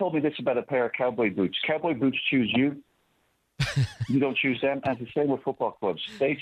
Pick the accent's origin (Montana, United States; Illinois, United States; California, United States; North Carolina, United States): California, United States; Los Angeles; born there; also born or lived in Ireland; I was born in Griffith Park Hospital in Los Angeles.